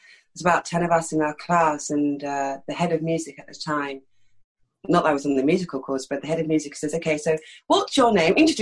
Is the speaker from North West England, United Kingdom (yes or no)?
no; London, United Kingdom; I'm from East London. This accent's totally affected. I grew up speaking like that, do you know what I mean? That's how I grew up speaking.